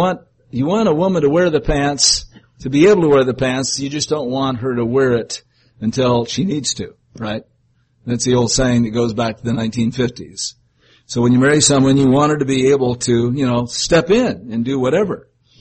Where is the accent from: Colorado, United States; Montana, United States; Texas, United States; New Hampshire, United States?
Montana, United States; We men, if you're like me, and I am from Montana, and Missouri is the same way.